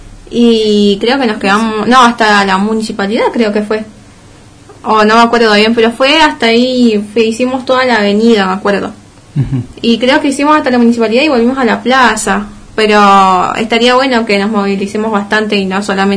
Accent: Argentina

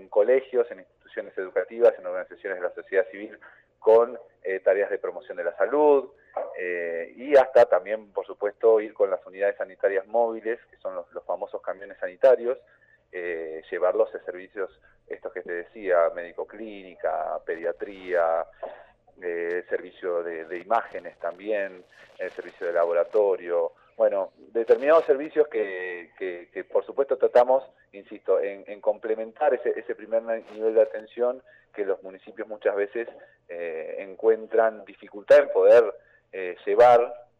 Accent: Río Gallegos, Santa Cruz, Argentina; also born or lived in Perito Moreno; a raíz de la erupción del volcán Hudson, con mi familia nos fuimos a vivir a Río Gallegos. Ahí viví hasta los 18, 19 años y hoy con 30 años, ya hace 12 años que vivo acá en la ciudad de Buenos Aires.

